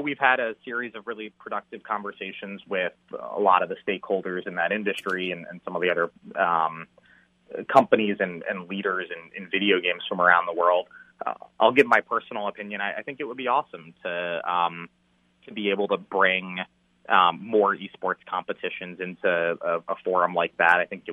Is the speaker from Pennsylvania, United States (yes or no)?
no; New York, United States; Oh, look, I grew up in New York.